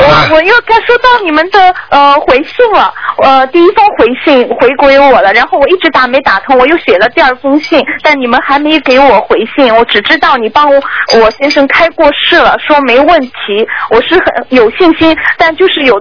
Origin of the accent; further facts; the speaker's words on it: Shanghai, China; 然后晚上就是好像在我们上海吧，因为我是从上海过来的